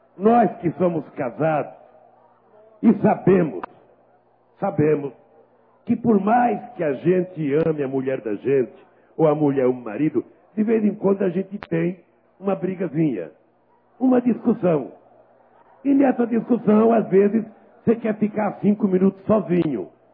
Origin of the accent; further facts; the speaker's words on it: Northeast Region, Brazil; now in São Paulo, Brazil; pelo fato de eu ser um nordestino, morando em São Paulo, virei vascaíno